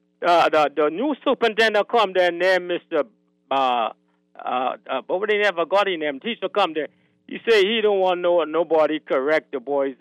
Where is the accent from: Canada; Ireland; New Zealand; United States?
New Zealand; Auckland; I'm from Auckland, sir.